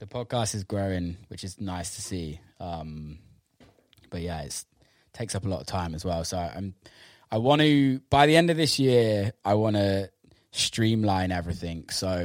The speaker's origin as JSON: {"language": "English", "region": "England", "country": "United Kingdom", "tie": "born or raised there", "said": "I'm obviously British and grew up in England"}